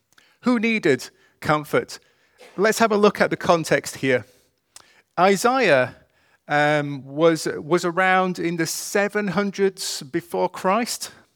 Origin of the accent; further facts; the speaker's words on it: Huddersfield, Yorkshire and the Humber, United Kingdom; I'd like to take you to my hometown of Huddersfield.